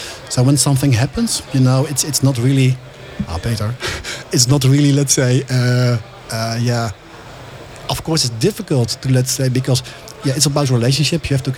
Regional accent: South Holland, Netherlands; because I'm from the Westland

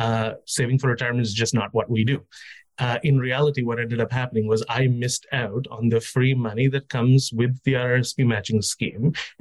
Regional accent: India; born there; also born or lived in Middle East; I was born in India. I was raised in the Middle East.

